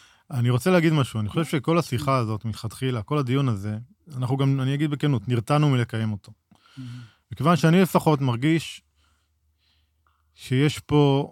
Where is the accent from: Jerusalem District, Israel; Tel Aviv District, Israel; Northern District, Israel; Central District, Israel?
Northern District, Israel; אני בתור קיבוצניק שגדל בעמק ישראל